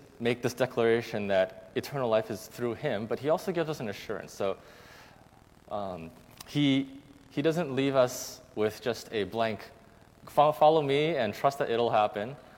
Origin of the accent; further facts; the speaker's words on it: United States; Even though, like, us growing up in America, it's a Western culture, which the idea of receiving gifts is taken a little bit differently, but the Asian influence is so strong